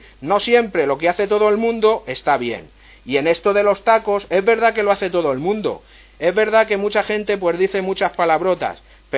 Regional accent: Italy; aunque yo soy de Italia, mi madre era española, y ella fue la que me enseñó a hablar

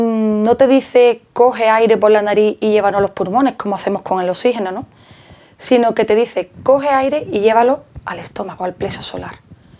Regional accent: Jerez de la Frontera, Andalusia, Spain; soy de Jerez.

